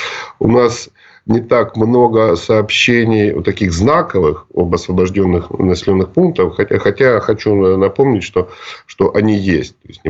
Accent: Luhansk, Luhansk Oblast, Ukraine; Мой родной город Луганск пережил 1.5 месяца блокады

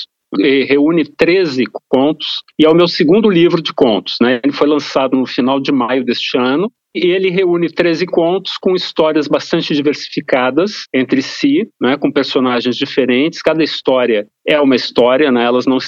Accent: Porto Alegre, Rio Grande do Sul, Brazil; Porque eu comecei a escrever fazendo poesia lá atrás, na minha adolescência, lá em Porto Alegre.

